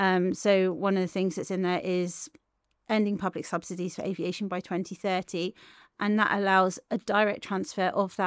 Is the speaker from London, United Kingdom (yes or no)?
yes; London, United Kingdom; now in Wales; I grew up in London. I was not even a car driver until I was in my mid-30s